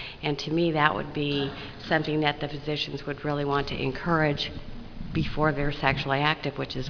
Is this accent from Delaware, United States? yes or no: no; Oklahoma, United States; from Oklahoma.